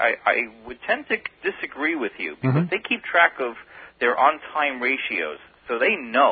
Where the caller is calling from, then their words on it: Sayville, New York, United States; I'm calling from Sable, from Long Island.